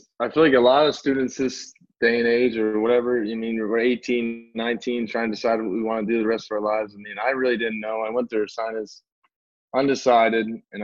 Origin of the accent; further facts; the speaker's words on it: Harveys Lake, Pennsylvania, United States; Like Northeast PA. Right. Like you know, I just always say Wilkes-Barre, Scranton. Right. Everybody knows the office. Right. You know what I mean? But really I was from like Harvey's Lake, PA.